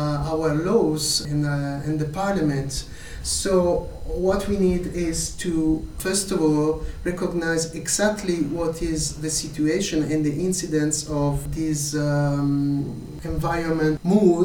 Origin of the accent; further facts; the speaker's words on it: Italy; English is a second language; I come from Italy.